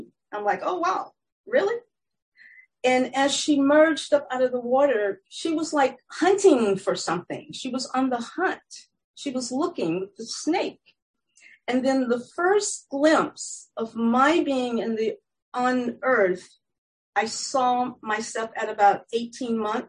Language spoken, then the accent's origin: English; Georgia, United States; born there; I was born in 1951 in Middle Georgia, where if you were black in body, you went to the back of the bus.